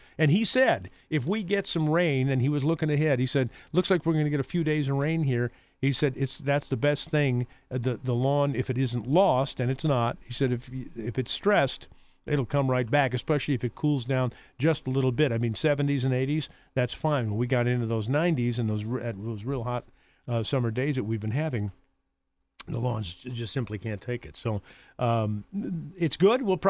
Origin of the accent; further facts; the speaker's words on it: Detroit, Michigan, United States; My mom, when I was a kid and we were growing up in Detroit, she would always put milorganite on our lawn.